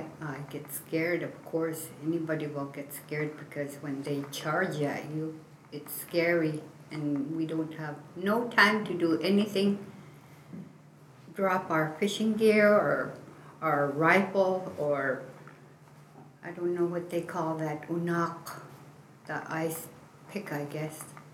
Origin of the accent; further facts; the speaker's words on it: Point Hope, Alaska, United States; which means I bring. And I'm from Point Hope, Alaska, Tikalk. And I grew up here all my life.